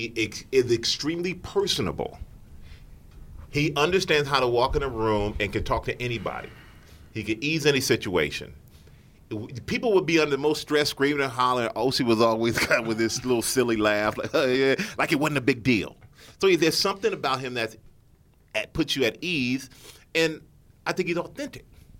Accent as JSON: {"language": "English", "country": "Germany", "tie": "born or raised there", "said": "And me growing up in Germany, him having a sensibility of growing up here and spending time in just more than one city in the U.S."}